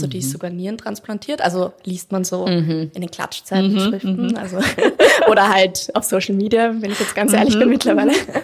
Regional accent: Austria; Bei uns in Österreich

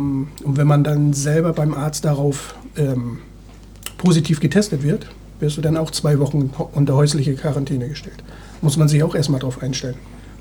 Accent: Wismar, Mecklenburg-Vorpommern, Germany; now in Hamburg, Germany; Nee, ich wohne jetzt seit 20 Jahren hier. Sehr glücklich. Groß geworden, beziehungsweise meine Kindheit habe ich im Raum Wismar verbracht. Bin ich auch sehr stolz drauf eigentlich. Bin Ostseekind

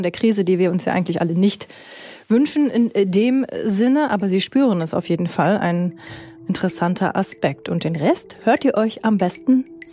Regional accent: North Rhine-Westphalia, Germany; ich komme aus Ostwestfalen

